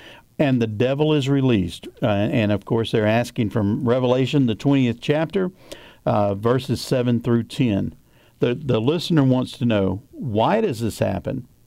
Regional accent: the South, United States; I am from the South

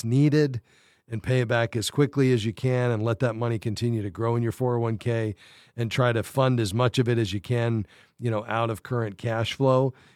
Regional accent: Fort Lauderdale, Florida, United States; Fort Lauderdale, Florida is where we're headed next. My hometown.

